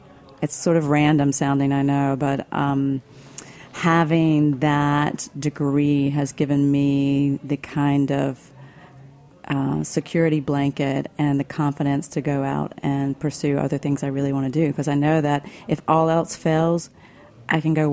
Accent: Pink Hill, North Carolina, United States; now in Durham, United States; I'm from a small town in eastern North Carolina called Pink Hill.

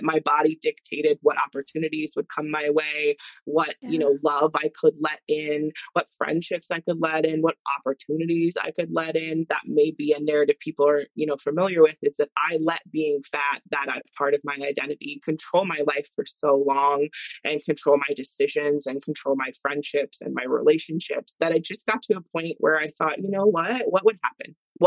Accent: Idaho, United States; I grew up in North Idaho.

